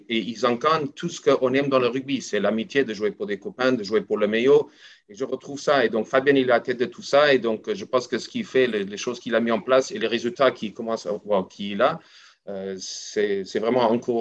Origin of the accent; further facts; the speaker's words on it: South Africa; Ce n'est pas parce que je ne suis pas sud-africaine, j'y serai toujours et j'ai toujours mon accent, hein, ça n'a pas changé.